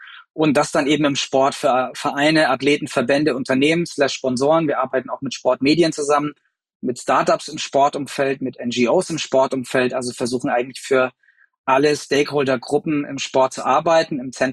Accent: Bavaria, Germany; born there; also born or lived in Ireland / United States; ich bin 38 Jahre alt, bin geboren in Bayern, aufgewachsen in verschiedenen Stationen, auch im Ausland. Ich war im Kindergarten in Irland, ich habe in den USA Highschool-Abschluss gemacht

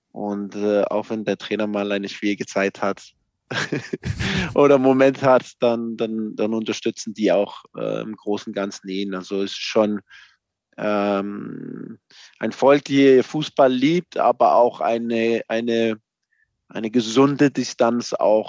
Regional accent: Copenhagen, Capital Region of Denmark, Denmark; German is a second language; moved away as an adult; now in Germany; Also ich bin aufgewachsen in Kopenhagen und war da, bis ich nach Gladbach gewechselt bin mit 26, glaube ich. Und das war meine Heimat immer.

